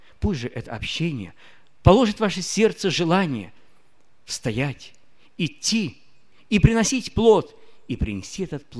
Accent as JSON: {"language": "Russian", "country": "Belarus", "first_language": "Belarusian", "said": "Мы споем на нашей родной белорусской мове."}